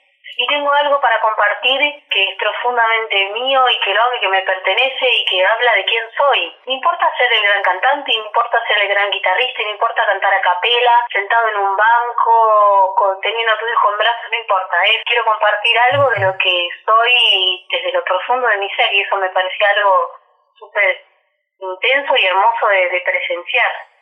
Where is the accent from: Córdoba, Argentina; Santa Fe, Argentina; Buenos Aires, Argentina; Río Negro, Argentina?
Buenos Aires, Argentina; born there; Mi familia es del interior. Nosotras con mi hermana nacimos en Buenos Aires, pero mi familia es del interior. Y como buen provinciano en la capital, mis viejos se dedicaron a juntarse con un montón de amigos también de distintas provincias, todos provincianos idos a vivir a la gran ciudad.